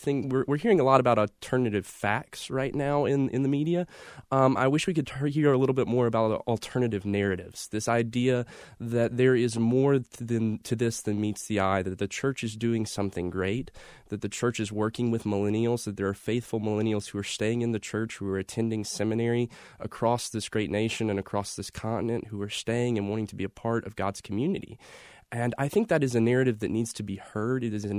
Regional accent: Statesville, North Carolina, United States; Well, growing up in Statesville, it's an all-America city. It's one of those places that everyone wants to grow up in. It's just a great town to grow up in North Carolina.

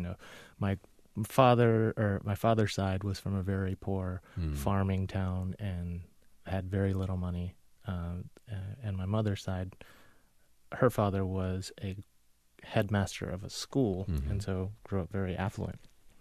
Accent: Incheon, South Korea; I was born in South Korea in a small harbor town in the northern part of South Korea called Incheon. Where my family was from and lived.

